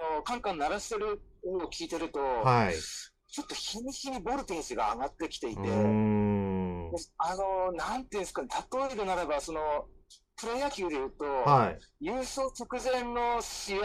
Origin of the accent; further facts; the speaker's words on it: Myanmar; まあ、ミャンマー人としては、基本的には軍事政権大嫌いなので。